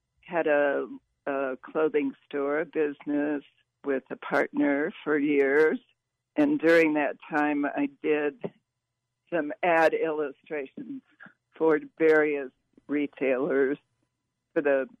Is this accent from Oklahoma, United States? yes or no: yes; Oklahoma, United States; I grew up in Oklahoma, and I went to Oklahoma State